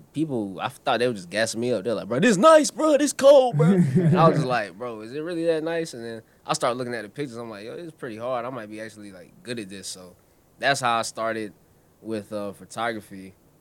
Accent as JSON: {"language": "English", "town": "Wendell", "region": "North Carolina", "country": "United States", "said": "I'm from Wendell, North Carolina, so it's like 20 minutes outside of Raleigh."}